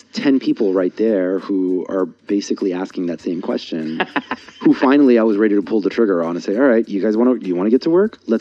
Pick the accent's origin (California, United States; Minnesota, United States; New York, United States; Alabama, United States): California, United States; San Diego; Growing up in San Diego, I was looking for any excuse to get the fuck out of here.